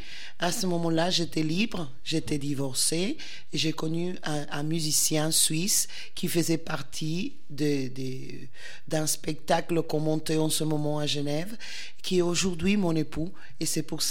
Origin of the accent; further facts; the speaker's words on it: Cuba; J'ai fait des études de théâtre chez moi, à Cuba.